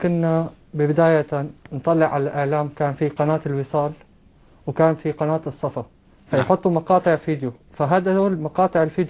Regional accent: Damascus, Damascus Governorate, Syria; أنا من دمشق، وصوتي بيوحي بهالشيء، وممكن لأي مشاهد بالأحداث اللي هلأ راح ألوريها بيعرف أني أنا من دمشق. نعم. ومن الميدان بالذات.

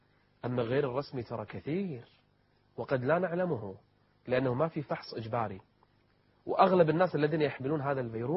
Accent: Kuwait; وراح تشوفون تقرير مصور عن عدد حالات الإيدز عندنا بالكويت

